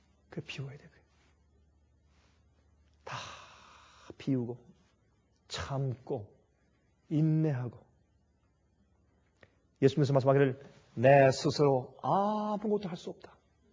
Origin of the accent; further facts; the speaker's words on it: Seoul, South Korea; also born or lived in Busan; 저는 경기도에서 출생해서 서울에서만 살았기 때문에, 물론 이제 어릴 때, 그 피난 간 이후에 제가 부산에서 좀 생활을 했습니다만은, 그러나 저는 서울 사람이니까